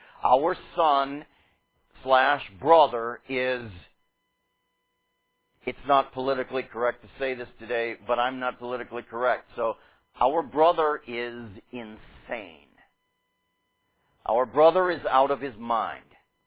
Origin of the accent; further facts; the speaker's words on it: Pittsburgh, Pennsylvania, United States; There was an appliance store in the suburb that I grew up in Pittsburgh